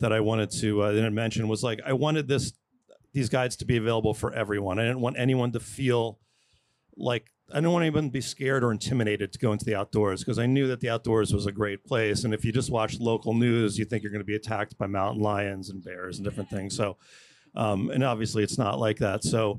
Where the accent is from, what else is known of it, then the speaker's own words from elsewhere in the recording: East Coast, United States; moved away; I'm not a West Coast native. I'm originally from the East Coast. And coming out here about 10 years ago now